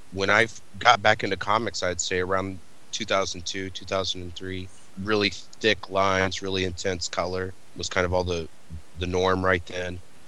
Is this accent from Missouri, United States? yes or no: yes; Missouri, United States; I grew up in Missouri, and we were a fairly poor family.